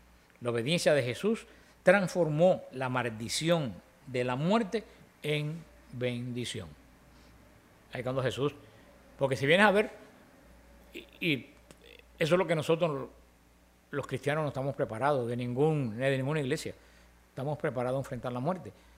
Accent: Cuba; moved away; Por ejemplo, cuando yo me fui de Cuba, yo no sabía cuándo iba a volver a ver a mi familia.

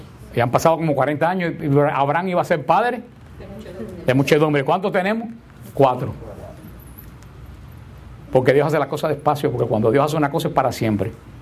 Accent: Cuba; born there; como el pueblo histórico mío, Cuba, donde yo nací

